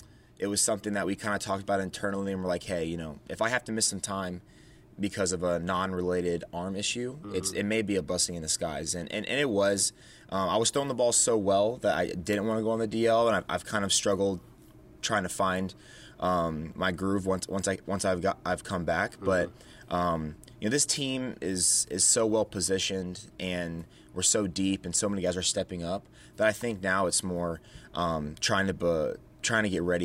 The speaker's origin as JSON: {"language": "English", "town": "Tampa", "region": "Florida", "country": "United States", "said": "Well, I'm from Tampa, Florida originally"}